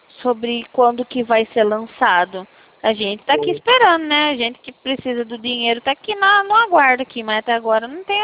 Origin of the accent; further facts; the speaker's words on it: Itapetininga, São Paulo, Brazil; Não, eu sou aqui do interior paulista, eu sou de São Paulo. Eu falo, na verdade, aqui da cidade de Itapetininga.